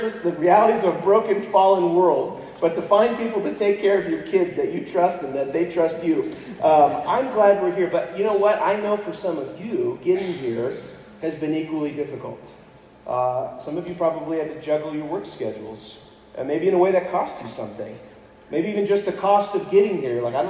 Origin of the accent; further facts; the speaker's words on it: Houston, Texas, United States; also born or lived in California; I'm California born, but I was Texas raised. I grew up in Houston, so not too far away from some of you Eastern New Mexicans.